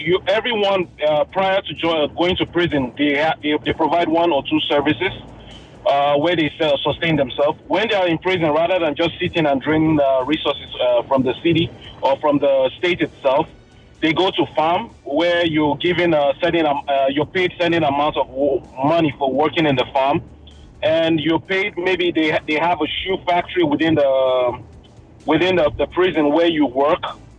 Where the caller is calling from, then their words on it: Ontario, Canada; I'm calling from Ontario, Canada.